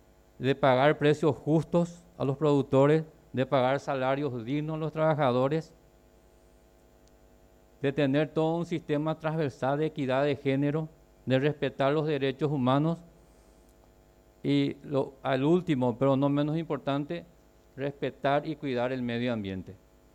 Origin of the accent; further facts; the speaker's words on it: Paraguay; Nos comprometemos como ciudadanos paraguayos